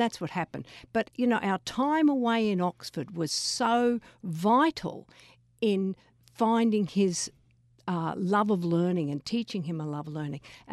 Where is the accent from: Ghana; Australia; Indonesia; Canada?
Australia; in my world, being Australian, it comes with Captain Cook